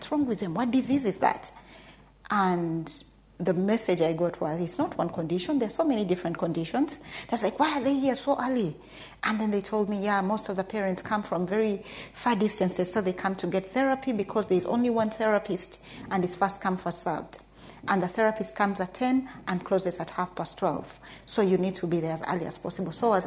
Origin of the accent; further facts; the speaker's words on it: Uganda; I was born in Uganda, raised there.